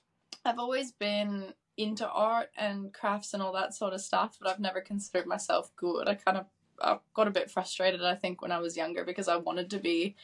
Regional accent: Canada; moved away; No, I'm from Canada. I've grown up, been born and raised in Canada and moved over to Congo in about 2020

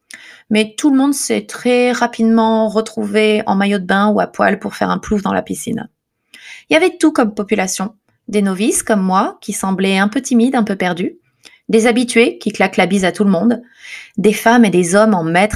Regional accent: France; now in Japan; j'ai 33 ans et je suis célibataire. Je suis française mais je vis au Japon.

